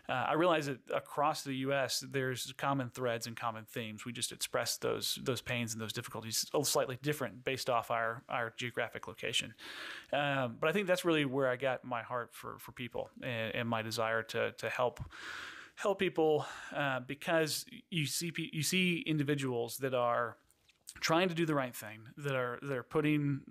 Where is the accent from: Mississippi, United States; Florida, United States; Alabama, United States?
Florida, United States; Plant City; So I grew up in Florida, in Plant City, halfway between Tampa and Orlando. Strawberries, cows, that was about it growing up.